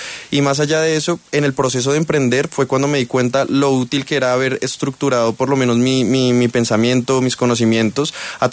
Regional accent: Bogotá, Bogotá D.C., Colombia; Sí, yo soy Rolo.

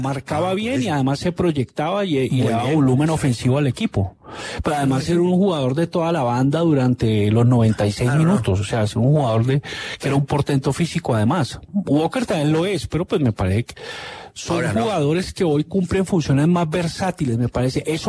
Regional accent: Colombia; cómo somos los colombianos? Los colombianos damos muchos rodeos

